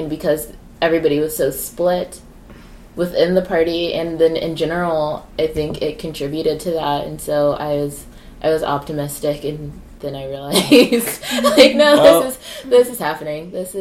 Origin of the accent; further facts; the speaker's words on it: Ohio, United States; And I'm from Ohio. I'm from Ohio, so I have a lot of heartburn about